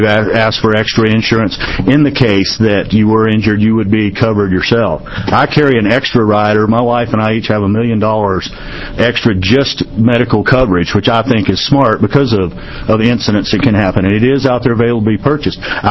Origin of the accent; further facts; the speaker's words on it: Albany, United States; I'm from Albany.